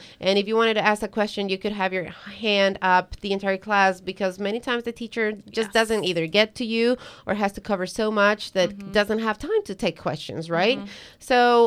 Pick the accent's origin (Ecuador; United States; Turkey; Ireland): Ecuador; English is a second language; So so I'm originally from Ecuador, right?